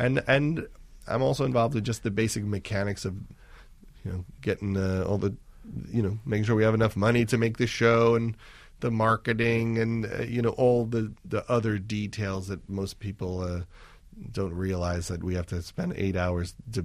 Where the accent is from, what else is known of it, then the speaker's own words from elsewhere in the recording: Syosset, New York, United States; I'm from Long Island. Syosset and Woodbury. I lived in the gates at Woodbury, and I was there till I went to college. I had an amazing childhood. As I look back, it really was an idyllic place to grow up.